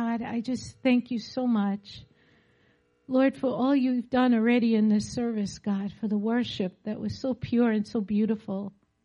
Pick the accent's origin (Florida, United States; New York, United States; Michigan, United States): New York, United States; we call it, we're from New York, so sister.